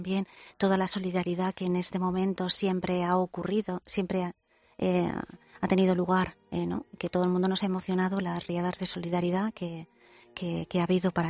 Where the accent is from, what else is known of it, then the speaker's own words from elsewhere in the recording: Valencian Community, Spain; soy valenciana, como bien has dicho, soy de la Plana de Utiel